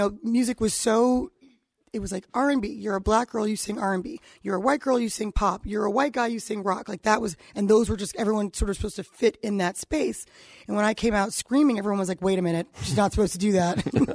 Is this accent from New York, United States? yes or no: yes; New York, United States; or that because I was from New York, or that I was black, or that I was a girl